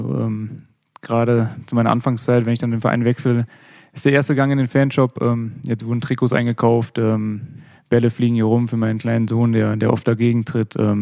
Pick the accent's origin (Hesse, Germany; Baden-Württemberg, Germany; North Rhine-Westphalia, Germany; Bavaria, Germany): North Rhine-Westphalia, Germany; ich bin im Westmünsterland aufgewachsen